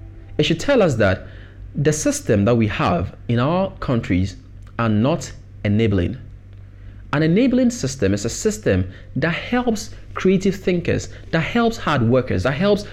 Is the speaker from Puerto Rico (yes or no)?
no; Ghana; being a Ghanaian myself, I am forced to actually take things into perspective